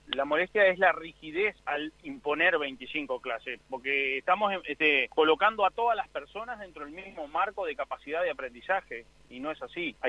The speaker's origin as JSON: {"language": "Spanish", "country": "Uruguay", "said": "Somos todos uruguayos."}